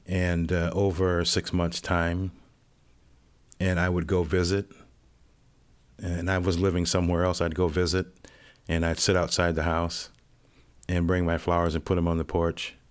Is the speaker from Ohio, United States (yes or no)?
yes; Cleveland, Ohio, United States; You know, I grew up in Cleveland, Ohio. If I'd have been operating out of that mindset of my youth